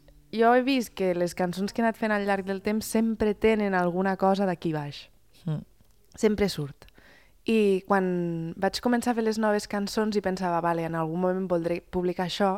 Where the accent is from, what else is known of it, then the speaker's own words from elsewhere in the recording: Barcelona, Catalonia, Spain; born there; jo vinc d'aquí, encara que he nascut a Barcelona